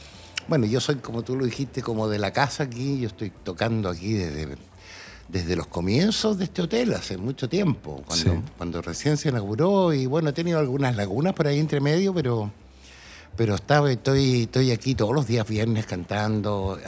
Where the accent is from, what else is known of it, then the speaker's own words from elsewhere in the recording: Concón, Valparaíso, Chile; also born or lived in Viña del Mar; Viví hasta como los 10 años aquí en Concón. Y luego nos cambiamos a Viña, mi familia, ¿no es cierto? Nosotros éramos 5 hermanos.